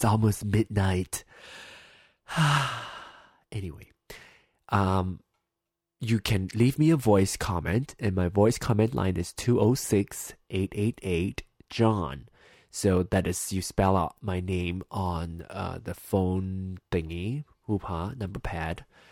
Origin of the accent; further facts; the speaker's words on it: Penang, Malaysia; Hokkien is a dialect that I speak in Penang, my hometown, Penang, Malaysia. It's a state in Malaysia.